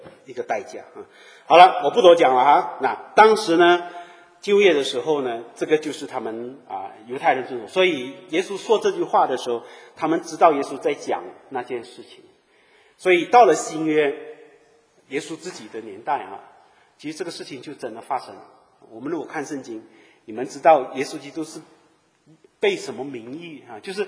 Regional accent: Malaysia; 我们马来西亚啊，我在马来西亚长大，我吃猪肉的

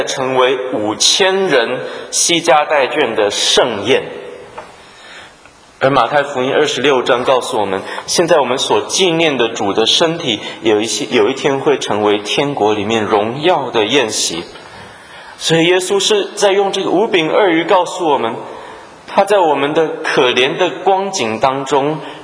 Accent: Taiwan; 这个台湾，我从台湾来，我们台湾话有一句话讲

